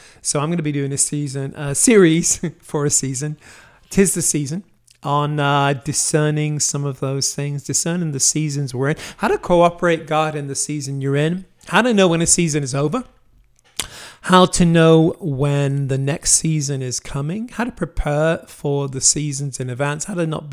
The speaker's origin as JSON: {"language": "English", "region": "Wales", "country": "United Kingdom", "lives_now": "United States", "said": "You know, I come from Wales"}